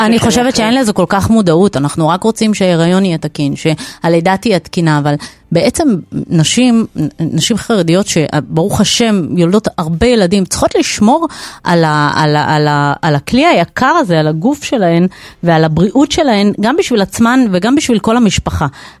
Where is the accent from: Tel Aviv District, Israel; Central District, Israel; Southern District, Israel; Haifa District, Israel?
Tel Aviv District, Israel; Bnei Brak; אצלנו למשל הייתי בני ברקית